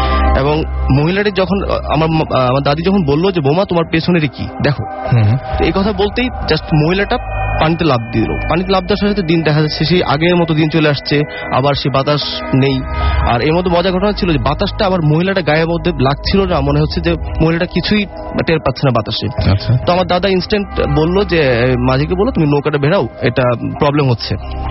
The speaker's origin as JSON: {"language": "Bangla", "town": "Dhaka", "region": "Dhaka Division", "country": "Bangladesh", "said": "আমি Japan gardens থেকে এসেছি মোহাম্মদপুর।"}